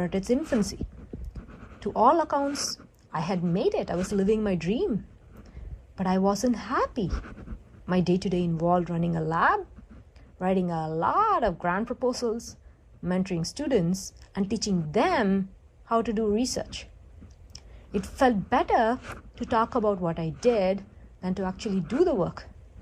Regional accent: India; growing up in India, there were many opportunities to pursue astronomy in college

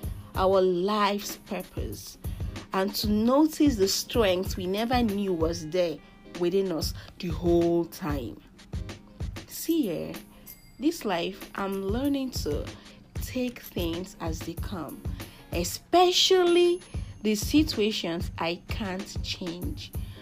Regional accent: Nigeria; accent: Igbo; Anytime I want to speak a tiny bit of Yoruba, my Igbo accent, fiam, just pops up.

